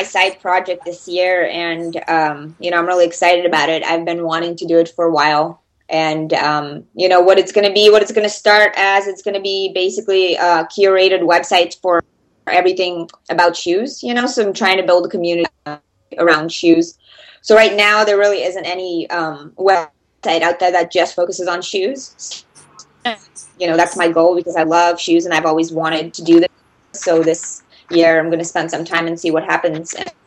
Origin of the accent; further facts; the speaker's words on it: Russia; I'm a big soccer fan too because I'm from Russia originally, so that's kind of our sport, and hockey.